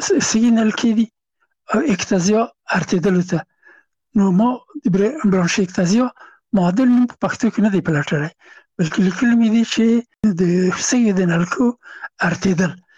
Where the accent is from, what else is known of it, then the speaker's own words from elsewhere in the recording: Afghanistan; now in France; یو افغان هغه هغه زه نه پېژندلم چې زه هم افغان یم، او ما ته یې نه پېژنده چې افغان یم.